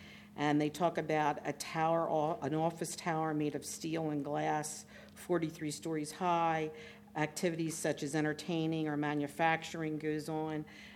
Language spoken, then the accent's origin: English; Wilmington, Delaware, United States; I'm from Wilmington.